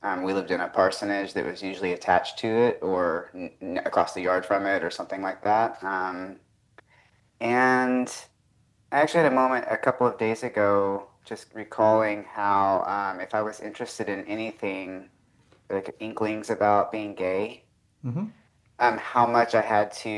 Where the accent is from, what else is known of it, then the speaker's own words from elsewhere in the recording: Southern United States, United States; Yeah, well, so I grew up in the South and all over the South. So my dad is a minister in the Church of Christ, and we traveled around a lot. Like I was in a town maybe 2 or 3 years at a time.